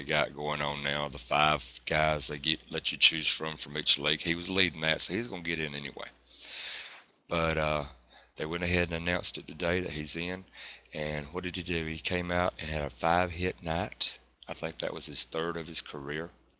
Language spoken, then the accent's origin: English; Atlanta, Georgia, United States; I grew up Atlanta Braves fan. I grew up in Atlanta